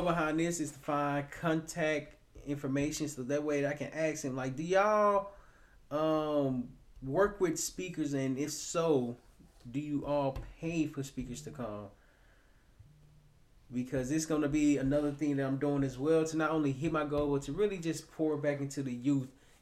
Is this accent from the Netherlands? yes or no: no; Little Rock, Arkansas, United States; now in Tampa, United States; because originally I'm from Little Rock, Arkansas.